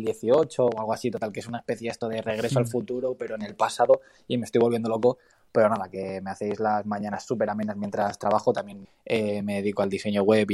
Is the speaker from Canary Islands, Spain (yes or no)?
no; Lloret de Mar, Catalonia, Spain; de Lloret de Mar, de Girona.